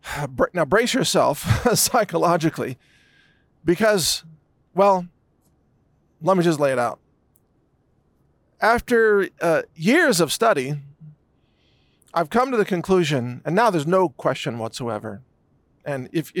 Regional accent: United States; And look, I'm an American. I love my country, don't get me wrong.

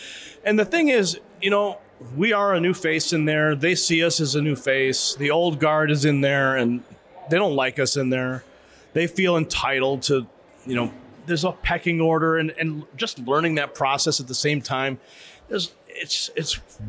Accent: Illinois, United States; now in Texas, United States; Yeah, ironically, I'm in Texas now. I'm from Illinois

